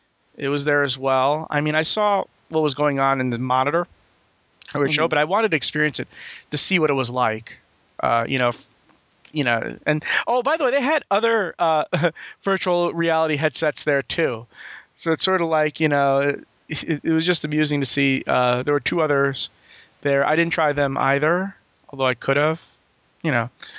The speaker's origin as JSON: {"language": "English", "region": "New York", "country": "United States", "said": "I'm very cynical, blasé, you know, because I'm a New Yorker"}